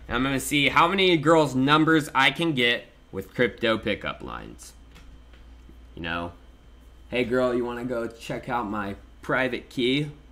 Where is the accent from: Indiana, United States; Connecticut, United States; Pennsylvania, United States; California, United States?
California, United States; Chico; also born or lived in Orland; I'm originally from Orland, California, but my hometown is Chico, California, where I lived most of my life at.